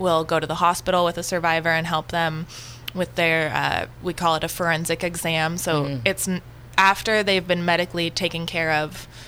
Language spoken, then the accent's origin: English; Petaluma, California, United States; I'm from Petaluma, so I'm most excited about this one